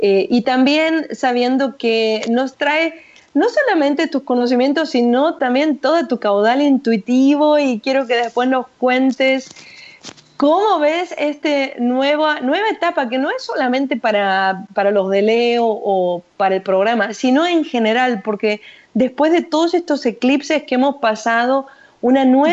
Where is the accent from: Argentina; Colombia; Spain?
Argentina; now in Los Angeles, United States; las dos somos de Argentina y nacimos hasta en el mismo barrio, fuimos hasta las mismas escuelas